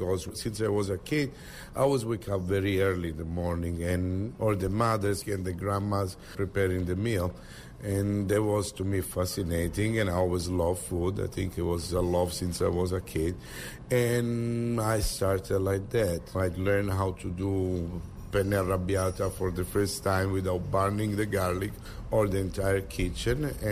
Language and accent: English; Italy; English is a second language; now in New York, United States; I always thought California, probably because I come from Italy, I like the weather and the girls. Instead, here I am now. I'm almost 17 years.